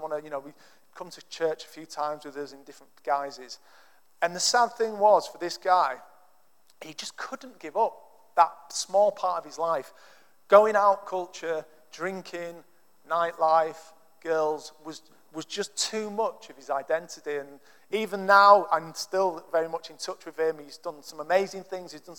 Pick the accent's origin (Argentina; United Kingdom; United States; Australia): United Kingdom; Yorkshire and the Humber; I'm going to call him Zacchaeus because I'm from Yorkshire.